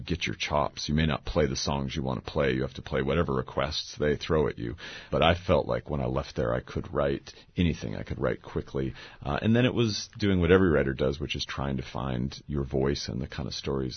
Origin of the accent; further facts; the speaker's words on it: Spokane, Washington, United States; And I had decided, you know, in about 1997, that Spokane, Washington, my hometown, was a flat place to write fiction